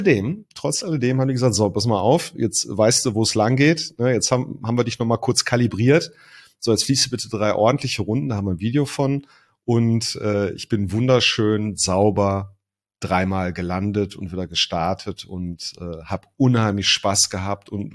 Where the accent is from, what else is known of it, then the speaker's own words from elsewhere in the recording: North Rhine-Westphalia, Germany; wie man das bei uns im Ruhrpott sagt